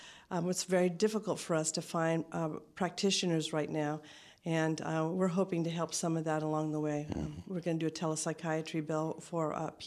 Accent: Winters, California, United States; I'm working on a project actually in my hometown, Winters.

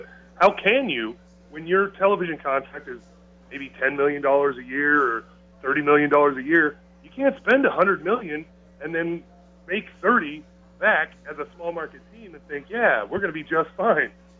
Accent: Utah, United States; born there; moved away as an adult; I was born in Utah. My whole family was there.

